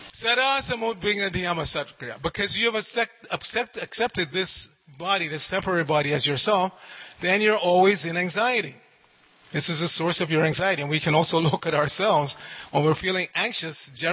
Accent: New York City, New York, United States; I grew up in New York City, and I had friends from different, ethnic, racial backgrounds.

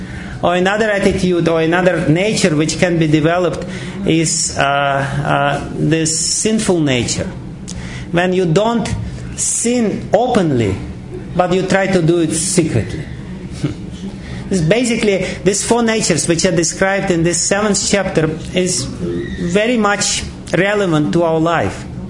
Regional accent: Russia; You know, I'm coming from Russia, this is very much familiar example for me.

